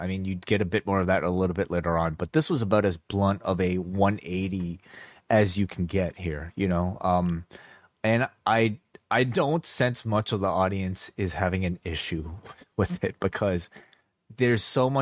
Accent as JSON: {"language": "English", "town": "Toronto", "region": "Ontario", "country": "Canada", "said": "Well, I'll speak as a Canadian from Toronto"}